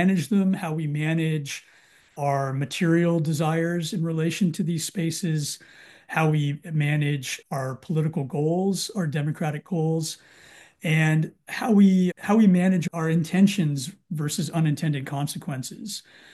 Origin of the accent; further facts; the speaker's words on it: California, United States; it focused my pride, my previous pride as a Californian